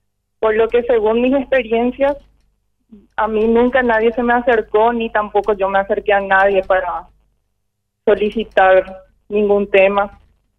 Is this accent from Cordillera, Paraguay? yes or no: yes; Caacupé, Cordillera, Paraguay; now in Asunción, Paraguay; yo soy del interior, soy de Cacupé, actualmente tengo mi registro en Asunción, tuve que dejar toda mi familia